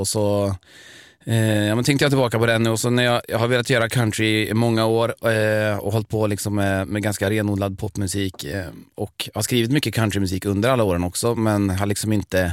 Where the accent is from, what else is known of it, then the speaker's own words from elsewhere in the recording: Sweden; Jag tycker jag är uppvuxen på landsbygden i Sverige, där jag är uppvuxen, och liksom började köra traktor när jag var 3